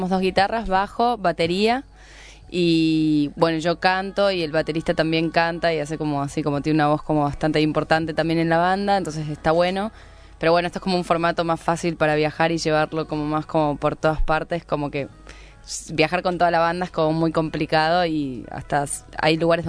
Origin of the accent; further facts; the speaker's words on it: Rosario, Santa Fe, Argentina; now in Buenos Aires, Argentina; Sí, pero vivo en Buenos Aires como hace, no sé, bastante tiempo ya.